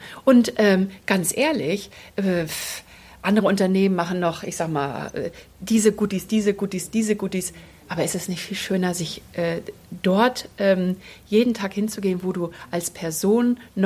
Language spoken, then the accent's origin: German; Northern Germany, Germany; Und dann gibt es von mir als Norddeutsche ein fröhliches Moin.